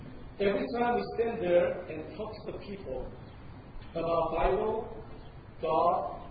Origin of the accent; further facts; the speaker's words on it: Hobart, Tasmania, Australia; I'm from Hobart.